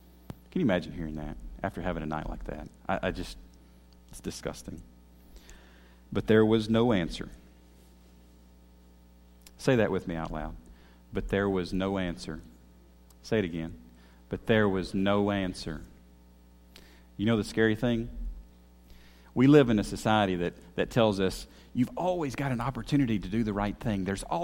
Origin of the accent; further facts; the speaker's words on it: Shelbyville, Tennessee, United States; I told you I grew up in Shelbyville, Tennessee, and the pastor of the church that I grew up in, he's still preaching there.